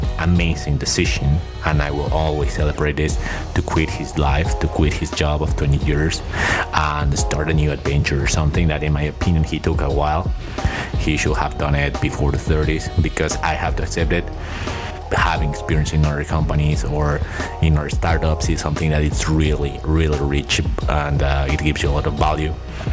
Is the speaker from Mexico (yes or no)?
yes; Mexico; English is a second language; I'm coming from Mexico. I've come from a family of entrepreneurs